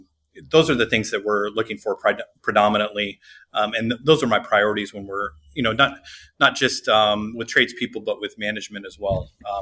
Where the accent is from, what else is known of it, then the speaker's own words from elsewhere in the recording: Midwest, United States; also born or lived in Indiana / Minnesota / Nebraska; I'm from the Midwest. I've lived a couple different places, Indiana, Minnesota, and then Nebraska.